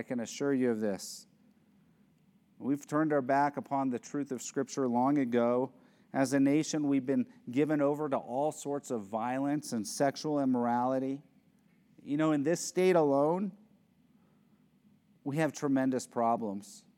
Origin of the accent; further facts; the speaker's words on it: United States; I am extremely thankful that I was born in America, that I grew up in America